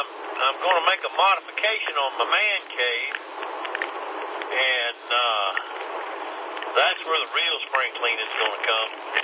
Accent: Kentucky, United States; I'm originally from Kentucky, up in coal country

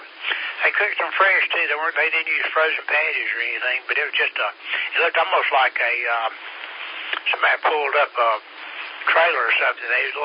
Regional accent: Hartwell, Georgia, United States; This, I guess it's a Bantam chef there in my hometown, Hartwell, just across the river over here.

